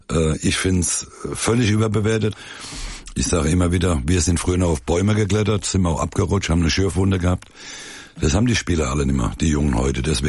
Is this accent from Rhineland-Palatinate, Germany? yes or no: yes; Rhineland-Palatinate, Germany; war es natürlich für mich als Pfälzer, schöner hätte man es nicht schreiben können